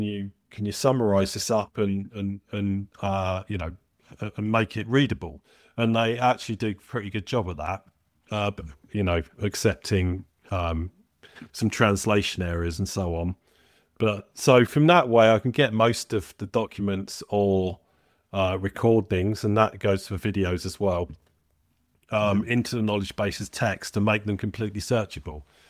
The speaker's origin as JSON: {"language": "English", "region": "London", "country": "United Kingdom", "accent": "soft Cockney", "said": "it's actually quite good with my soft Cockney"}